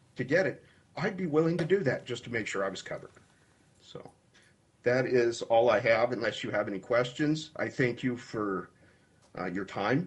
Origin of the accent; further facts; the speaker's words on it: Alaska, United States; moved away as an adult; Just a little bit about myself … I was raised here in Alaska. I left when I was 21, joined the military, served for 27 and a half years, and came home. This is my home, and I love it.